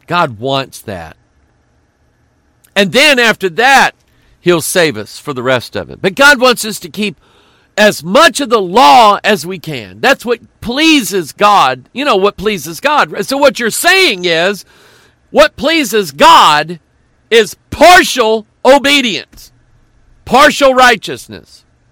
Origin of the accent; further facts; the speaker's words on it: United States; I love being an American. I love America.